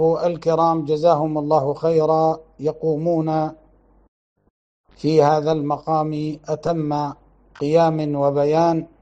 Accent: Libya; فعندنا في بلادنا ليبيا الناس ترحموا على هذا الإمام

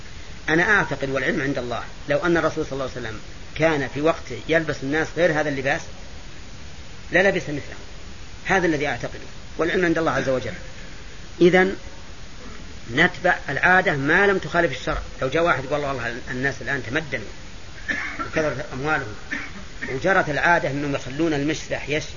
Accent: Najd, Saudi Arabia; ونحن من أهل نجد

